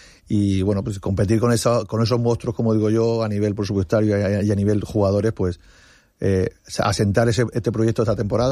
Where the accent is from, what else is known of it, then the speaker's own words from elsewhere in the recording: Benidorm, Valencian Community, Spain; ama a la ciudad de Benidorm, porque somos todos de Benidorm